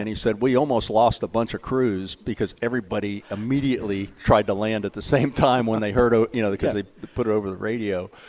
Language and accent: English; Columbus, Ohio, United States; now in Dayton, United States; in 1981 at their reunion in Columbus, Ohio, my hometown.